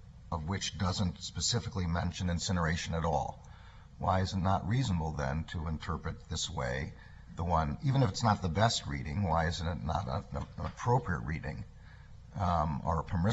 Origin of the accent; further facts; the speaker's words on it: Chicago, Illinois, United States; I was born in Chicago. Somebody says where you're from. I can say Chicago, even though I don't live in Chicago now